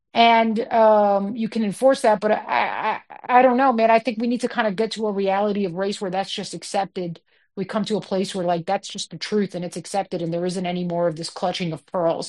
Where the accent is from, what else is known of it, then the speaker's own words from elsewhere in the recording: New York City, New York, United States; I mean, not great, and it's sad because I grew up in New York City. I still love it.